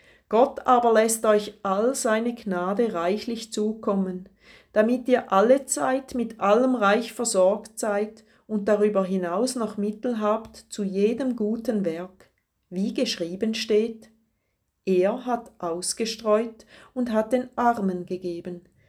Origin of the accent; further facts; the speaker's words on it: Switzerland; Bei uns in der Schweiz, aber auch rund um den Globus.